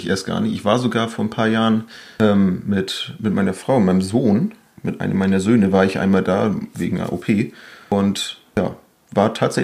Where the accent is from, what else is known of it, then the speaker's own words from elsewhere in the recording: Bad Segeberg, Schleswig-Holstein, Germany; ich bin 38, tatsächlich schon. Und wir kommen beide aus Segeberg. Wir sind fast Nachbarn.